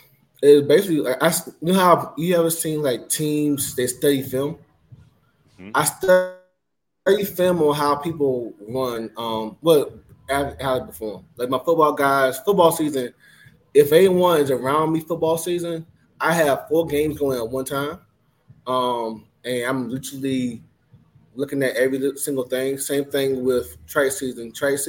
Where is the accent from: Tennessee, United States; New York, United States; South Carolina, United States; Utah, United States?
South Carolina, United States; Sumter; Hello, everyone. … I'm from Sumter, South Carolina.